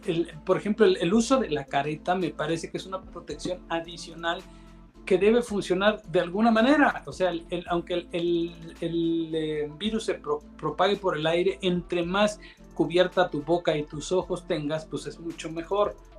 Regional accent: Mexico; Ojalá no las tengamos que pagar nosotros como mexicanos.

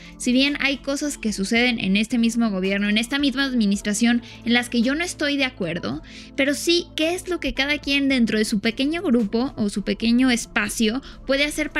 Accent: Mexico; somos mexicanos

